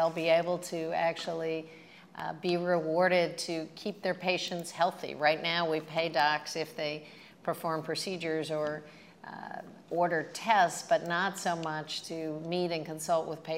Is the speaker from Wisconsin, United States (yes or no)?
no; Kansas, United States; Like my home state of Kansas, we had a public option side by side with private companies.